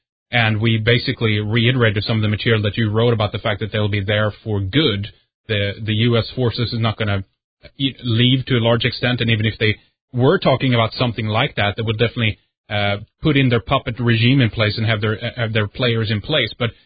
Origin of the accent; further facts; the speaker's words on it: Sweden; English is a second language; This is Red Eyes Radio, and … from Sweden.